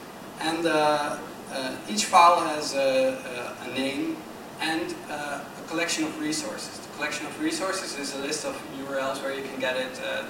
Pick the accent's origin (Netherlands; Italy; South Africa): Netherlands; English is a second language; I'm Dutch.